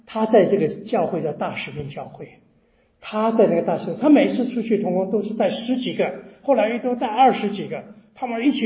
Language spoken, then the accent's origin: Chinese; Taiwan; first language Taiwanese Hokkien; Chinese is a second language; 我会讲国语，普通话，那我会讲台湾话，也是我的母语，然后我在这里学了广东话